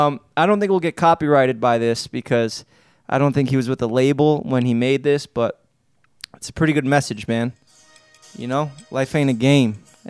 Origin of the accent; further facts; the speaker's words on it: Staten Island, New York, United States; sharing that story about my two idiot friends and growing up in Staten Island.